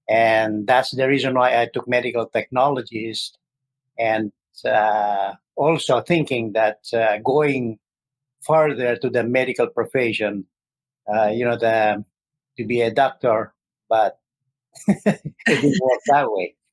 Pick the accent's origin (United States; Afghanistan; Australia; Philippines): Philippines; Tuguegarao, Cagayan; also born or lived in Pasay City; I'm originally from Philippines. I'm from Tuguegarao, Cagayan. That's my province. And I grew up in Pasay City, that's adjacent to the city of Manila.